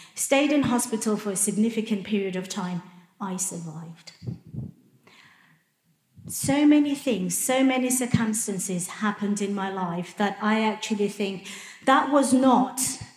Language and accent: English; Zimbabwe; born there; I was born in Rhodesia during what they call the Bush War.